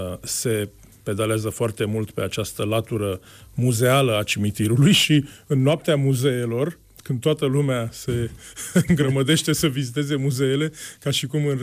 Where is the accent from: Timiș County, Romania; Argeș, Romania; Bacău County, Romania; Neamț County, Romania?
Argeș, Romania; Pitești; born there; moved away as an adult; also born or lived in Bucharest; mă plimb ca un muntean, să spun așa, născut la Pitești, de la 18 ani la București, cu studii de istorie.